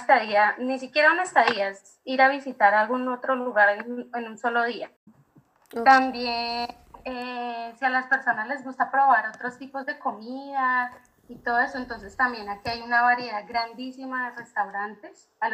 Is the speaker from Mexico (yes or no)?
no; Colombia; Nosotros somos también de Colombia, venimos de una ciudad grande, Entonces, pues para nosotros este cambio a la parte rural fue bastante grande